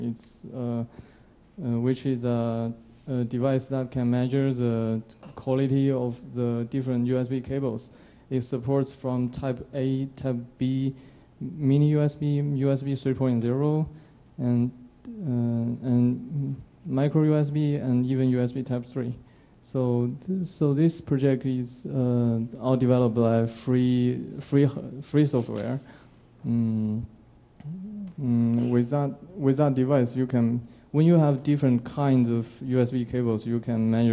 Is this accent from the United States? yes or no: no; Shenzhen, Guangdong, China; from Shenzhen, China, which is a city for we can find the electronic components very easily.